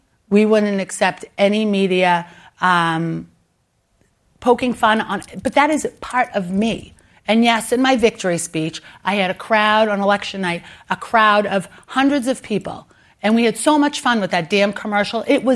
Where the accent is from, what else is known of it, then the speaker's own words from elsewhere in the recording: Boston, Massachusetts, United States; accent: Boston; sort of having a little bit of fun with my Boston accent, which I'm very proud of.